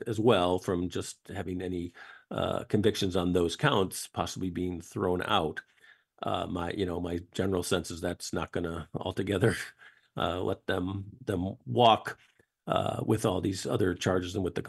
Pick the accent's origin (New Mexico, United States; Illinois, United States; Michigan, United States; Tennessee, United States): Illinois, United States; also born or lived in Louisiana; And I can say I've lived in Illinois. I grew up in Illinois. I've lived in Louisiana.